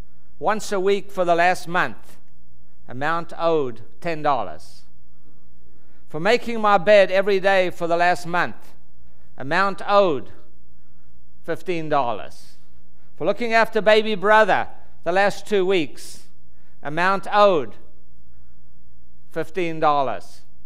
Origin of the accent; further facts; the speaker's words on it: Texas, United States; You remember that old country western song that we're from Texas, so we like country western songs.